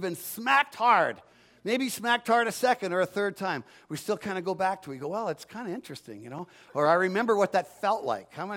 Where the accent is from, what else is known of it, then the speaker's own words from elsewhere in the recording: Canada; Now, as a Canadian, I had no idea what that meant, walking the beans.